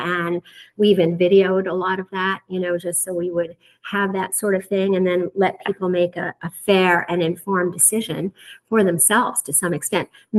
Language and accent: English; Manhattan, New York, United States; And living in Iowa, that, you know, was a big decision for me growing up in Manhattan, you know, after training in Iowa to decide to practice, live there and practice and raise a family.